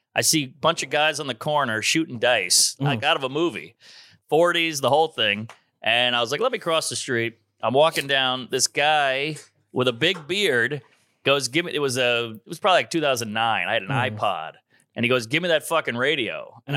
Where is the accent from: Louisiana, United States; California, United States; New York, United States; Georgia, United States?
Louisiana, United States; New Orleans; New Orleans.